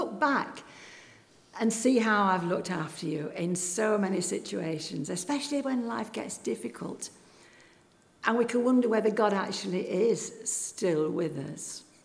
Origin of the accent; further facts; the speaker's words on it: North West England, United Kingdom; I was brought up in Lancashire, and so every year when I was little, we used to go to Blackpool for our holidays.